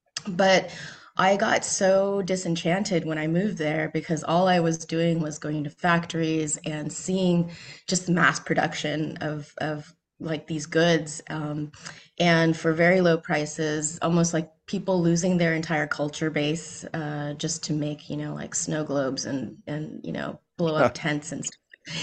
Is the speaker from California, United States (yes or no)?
yes; Alameda, California, United States; I'm from the Bay Area. I grew up in Alameda, actually.